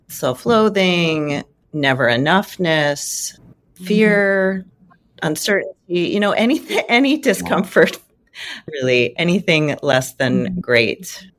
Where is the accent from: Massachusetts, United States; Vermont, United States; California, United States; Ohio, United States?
Ohio, United States; Akron; So I grew up in Akron, Ohio, really loving family.